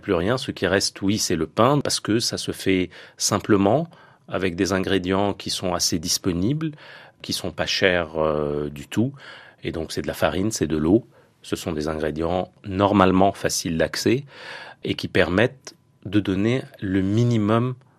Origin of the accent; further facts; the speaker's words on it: Lebanon; Chez nous, au Liban et au Moyen-Orient, le pain sert à la fois d'aliment, mais aussi d'ustensile